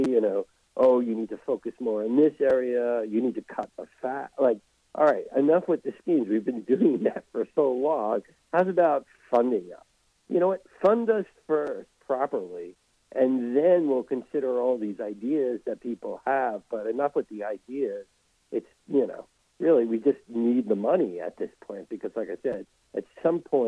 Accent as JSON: {"language": "English", "region": "New York", "country": "United States", "tie": "born or raised there", "said": "I know I grew up in New York, and I went to Queens College, and I had to pay tuition."}